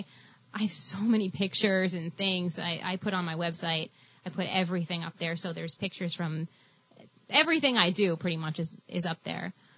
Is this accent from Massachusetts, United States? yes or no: yes; Salem, Massachusetts, United States; And I grew up in Salem, and at the time I had moved back to Salem. And I was living across from the witch house on Essex Street